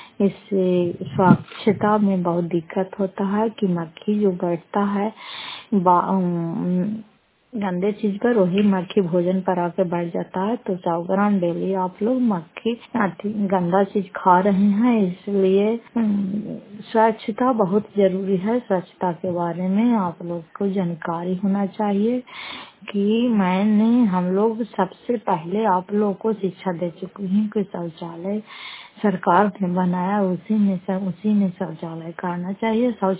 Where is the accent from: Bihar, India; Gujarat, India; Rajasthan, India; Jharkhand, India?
Bihar, India; Fatehpur; घर फतेहपुर, पंचायत मकरौता, जिला नालंदा, खराब पचरा प्रखंड की निवासी हूँ।